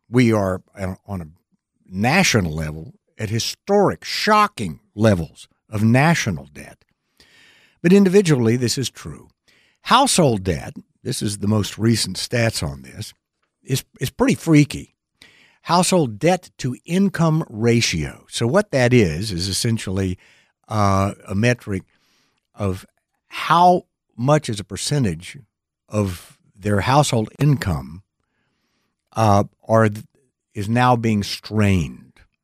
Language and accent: English; Texas, United States; Of course, I'm from Texas